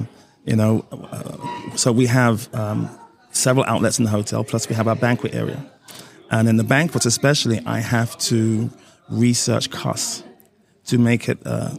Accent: Nottingham, East Midlands, United Kingdom; From England, Nottingham.

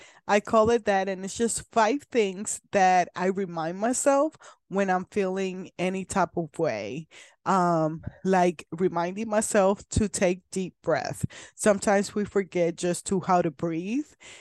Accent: Puerto Rico; now in Kansas, United States; I am originally from Puerto Rico, but I live in Kansas.

